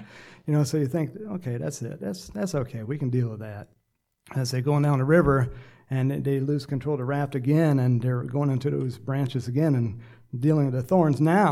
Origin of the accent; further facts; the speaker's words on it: Texas, United States; born there; also born or lived in Georgia; now in California, United States; My wife doesn't like it when I say I'm born from Texas, but that's the way it is. And then we spent a little time in Georgia, and then we went back to Texas, and then my dad landed us in California.